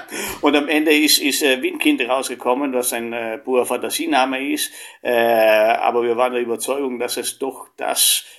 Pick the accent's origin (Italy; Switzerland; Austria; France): Italy; ich komme aus Italien ursprünglich